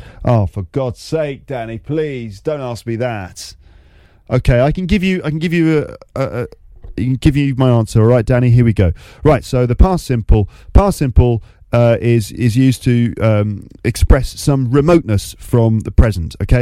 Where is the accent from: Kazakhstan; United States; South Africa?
United States; New York; I'm calling it the present perfect because I'm from New York, all right?